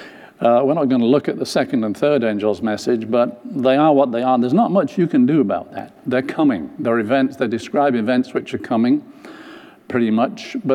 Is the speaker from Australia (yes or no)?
no; England, United Kingdom; I come from England. I'm supposed to be good at English.